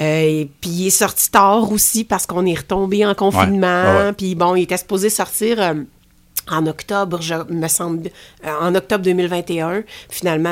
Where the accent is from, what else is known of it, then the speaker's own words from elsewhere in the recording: Quebec, Canada; c'est que moi, je viens de la Montérégie.